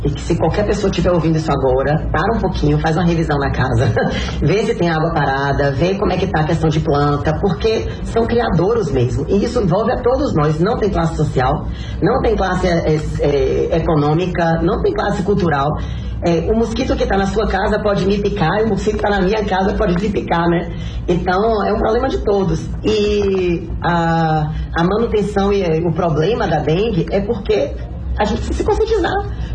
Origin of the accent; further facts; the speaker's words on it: Vitória da Conquista, Bahia, Brazil; eu sou da Bahia, aí todo mundo, Bahia? Eu falo, Bahia, Salvador? Eu falo, não, Vitória da Conquista.